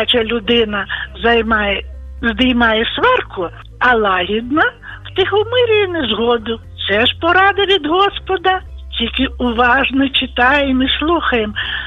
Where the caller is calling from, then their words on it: Volyn Oblast, Ukraine; я з Волині